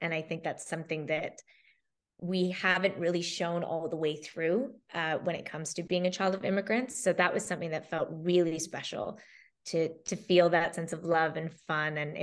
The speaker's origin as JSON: {"language": "English", "country": "Canada", "tie": "born or raised there", "said": "as an Indian girl growing up in Canada, because that was my experience."}